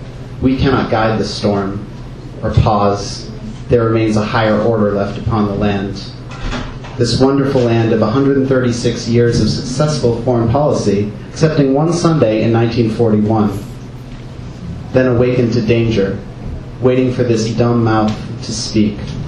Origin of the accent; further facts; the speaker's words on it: Philadelphia, Pennsylvania, United States; We're the New Philadelphia Poets. We're up here from Philadelphia, reading in New York.